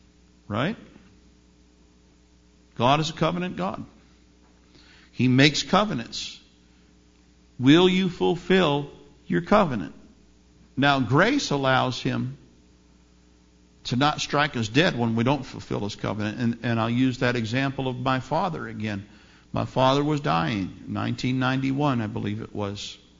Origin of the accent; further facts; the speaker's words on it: New York City, New York, United States; Now, I grew up in the Bronx, and that's one of the best things that I got out of the Bronx, was the Bronx attitude.